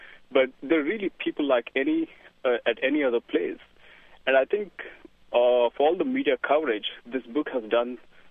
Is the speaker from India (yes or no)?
yes; India; No, I'm originally from India.